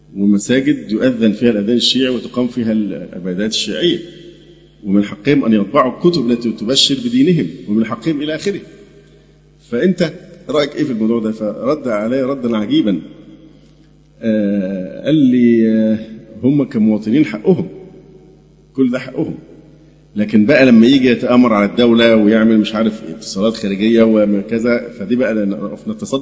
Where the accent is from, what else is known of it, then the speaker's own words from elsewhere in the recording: Egypt; يعني احنا زي ما قلت لكم في ناس كتير بتتبنى هذه الاسماء